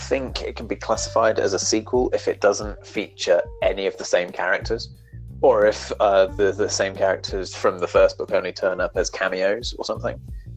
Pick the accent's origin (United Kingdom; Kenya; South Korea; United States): United Kingdom; England; And I'm English, so we're not the same.